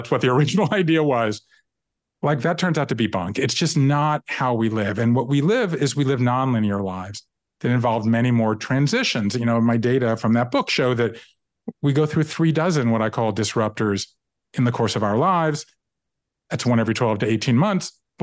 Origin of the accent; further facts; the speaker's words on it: Savannah, Georgia, United States; moved away as an adult; I grew up in Savannah, Georgia, and I left there and I went to the Northeast to go to college. I left there and I went to Japan in the mid 80s